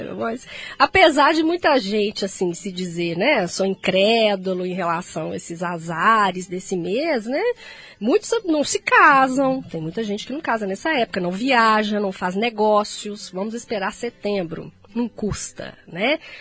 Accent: Santa Teresa, Brazil; Isso lá quando era criança pequena, lá em Santa Teresa, era perigoso.

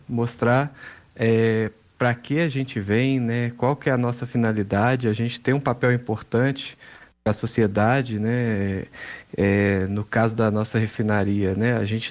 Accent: Minas Gerais, Brazil; Nós somos mineiros, né?

